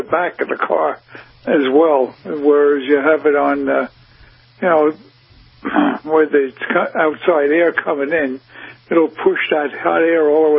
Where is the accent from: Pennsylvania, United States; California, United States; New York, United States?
New York, United States; I'm immigrant from New York State.